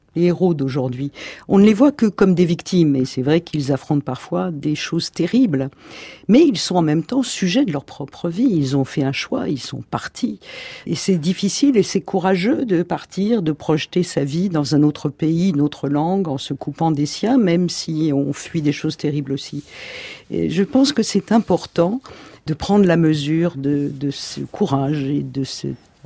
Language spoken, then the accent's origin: French; Paris, Île-de-France, France; Je suis parisienne, mais j'ai une maison dans l'Hérault